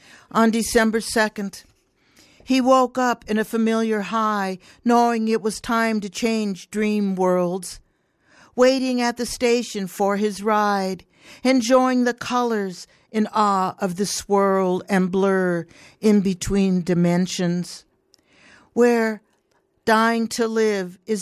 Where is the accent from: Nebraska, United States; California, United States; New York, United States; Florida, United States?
California, United States; I'm from California, okay?